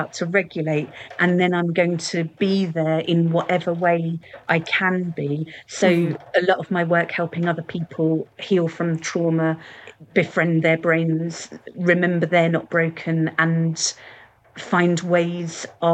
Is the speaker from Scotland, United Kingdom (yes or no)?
no; Tottenham, London, United Kingdom; born there; I was born in Tottenham.